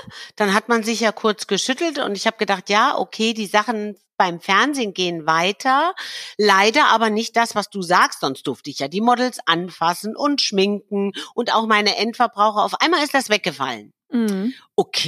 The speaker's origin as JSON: {"language": "German", "region": "Hesse", "country": "Germany", "said": "Erstens mal sitzen sie bei Frankfurt und ich bin ja eine Hessin."}